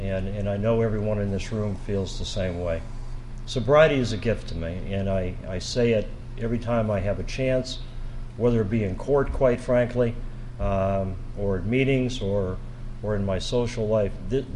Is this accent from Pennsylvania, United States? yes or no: yes; Erie, Pennsylvania, United States; I was born and raised here in Erie, Pennsylvania, and I have been blessed my whole life.